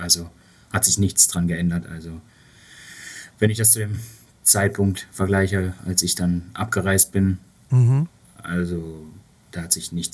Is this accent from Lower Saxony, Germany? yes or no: no; North Rhine-Westphalia, Germany; Aufgewachsen in Nordrhein-Westfalen. Mhm. So, das ist so der Raum. Zu viel würde ich dafür auch nicht sagen wollen. Also welche Stadt genau, Nordrhein-Westfalen, westlicher Teil davon, ja.